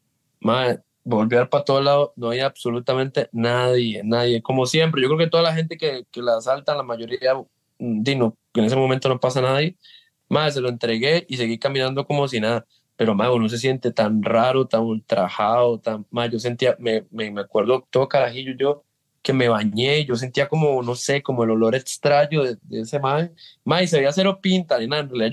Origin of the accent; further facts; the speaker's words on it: Liberia, Guanacaste, Costa Rica; Yo soy de Liberia, yo vivía en Liberia.